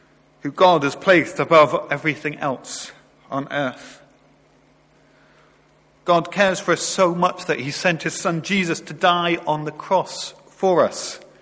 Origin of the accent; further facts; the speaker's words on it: Warrington, North West England, United Kingdom; I moved here from my hometown of Warrington in February. For those of you who don't know, Warrington is between Manchester and Liverpool, so it's about 200 miles by road.